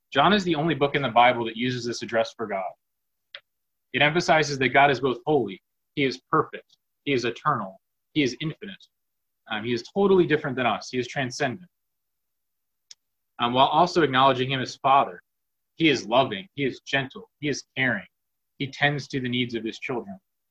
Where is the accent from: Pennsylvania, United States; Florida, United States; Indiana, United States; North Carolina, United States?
Pennsylvania, United States; I grew up right outside of Philly, went to a large public high school there with 4,000 students.